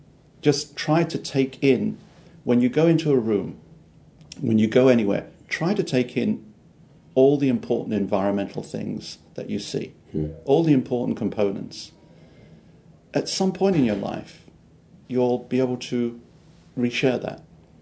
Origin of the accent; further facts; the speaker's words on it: London, United Kingdom; No, I'm a Londoner, born and bred in London, lived all my life, and was educated there as well.